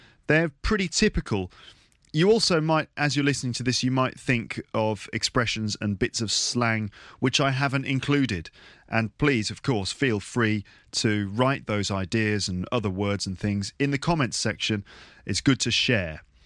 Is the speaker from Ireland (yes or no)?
no; London, United Kingdom; also born or lived in Birmingham / Liverpool; I'm from London, but I've also lived in Birmingham. So I've spent 4 years of my life in Liverpool.